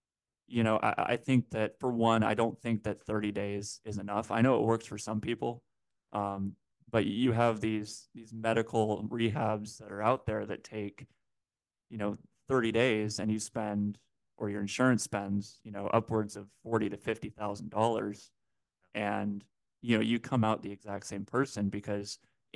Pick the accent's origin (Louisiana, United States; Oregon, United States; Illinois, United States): Oregon, United States; Portland; Kind of just north of where I grew up in Portland, Oregon.